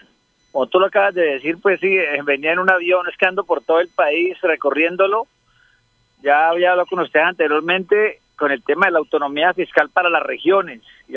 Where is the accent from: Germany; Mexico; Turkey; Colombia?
Colombia; Pacific coast; Recuerde que yo soy costeño del Pacífico y también fui a dictar muchas clases en la costa Caribe